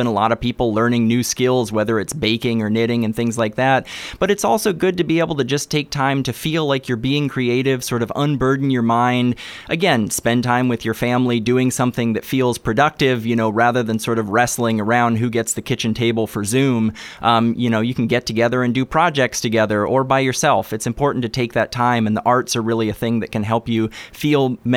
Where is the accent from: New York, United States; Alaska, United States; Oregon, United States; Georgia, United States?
Oregon, United States; Myrtle Creek; So I'm actually from Myrtle Creek, Oregon.